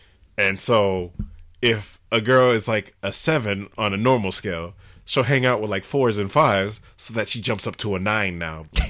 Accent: Atwater, United States; Growing up in Atwater, I had 7 cousins who used to live down the street from me.

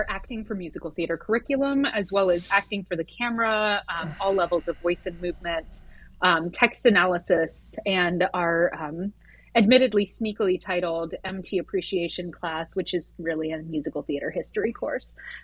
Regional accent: Ohio, United States; I was really lucky to grow up in Northeast Ohio, where we had such a rich theater community.

